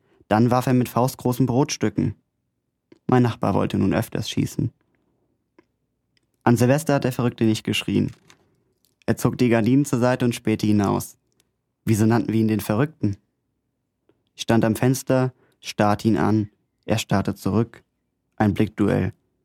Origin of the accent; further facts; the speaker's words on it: Rinderbügen, Hesse, Germany; Ich komme aus Rinderbügen. Das sagt jetzt wahrscheinlich niemandem was. Das liegt bei Büdingen und ja, schönes Städtchen.